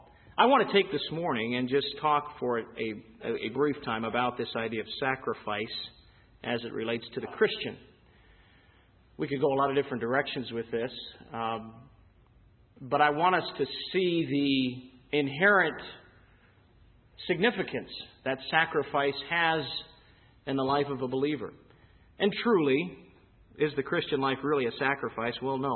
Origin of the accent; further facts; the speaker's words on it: Chicago, Illinois, United States; Memorial Day was always a very significant day at our house growing up in Chicago.